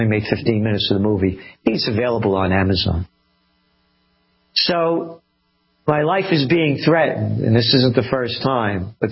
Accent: Bronx, New York, United States; When I was a kid, again, I grew up in the Bronx, so we moved to Yonkers.

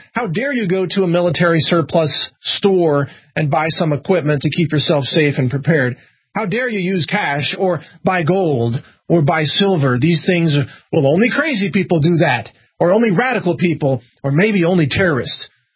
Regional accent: Missouri, United States; And I'm from Missouri, and I used to drive by these caves in Kansas City.

